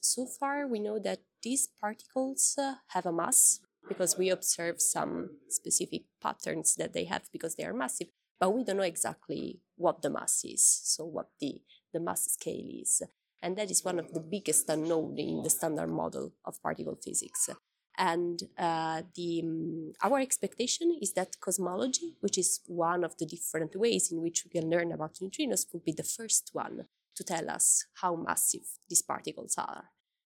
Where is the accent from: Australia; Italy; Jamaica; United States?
Italy; I come from Italy. I'm based in Ferrara, which is a little town in between Padua and Bologna, if you know more or less where they are in Italy, northeastern part of Italy.